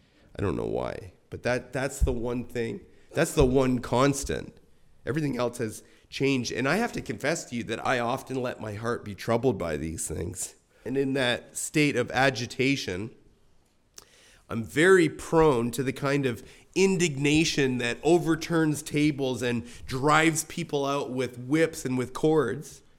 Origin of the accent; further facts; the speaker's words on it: Binbrook, Ontario, Canada; also born or lived in Toronto; You know, Toronto technically is not my hometown. I was born there. But I was raised in the tiny one-stoplight village of Binbrook, Ontario. I think of the hometown that I grew up in the 80s.